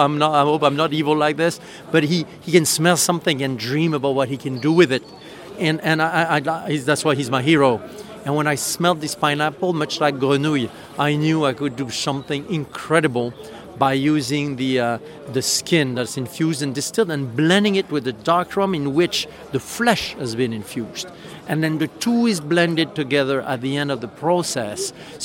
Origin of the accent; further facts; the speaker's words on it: France; I'm a farmer from France. I didn't know necessarily all that much about pineapple.